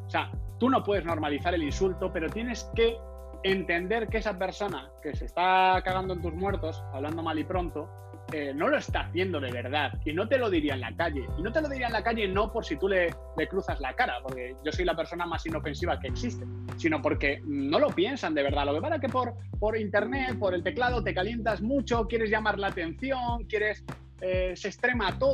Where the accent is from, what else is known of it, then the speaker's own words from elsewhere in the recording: Spain; pues ya que soy español